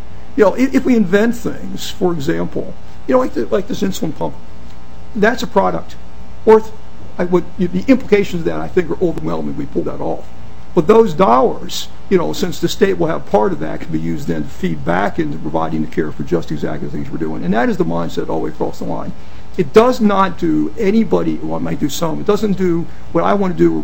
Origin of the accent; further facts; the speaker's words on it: Florida, United States; now in Minnesota, United States; Yeah, I'm not from here. I'm from Florida. I grew up in Florida, East Coast.